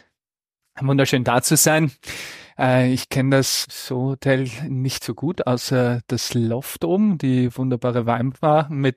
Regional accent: Lower Austria, Austria; also born or lived in Vienna; bin in Wien geboren und habe so 2 Hippie-Eltern, die ein bisschen anders denken und bin 2 Jahre in Wien aufgewachsen und dann sind wir Richtung Niederösterreich gezogen, in der Gegend von der Rax, also Bezirk Neunkirchen

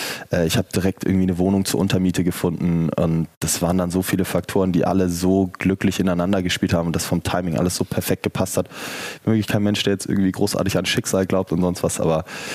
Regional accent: Hamburg, Germany; Weil klar, ich bin in Hamburg aufgewachsen, so die Läden kannte ich größtenteils.

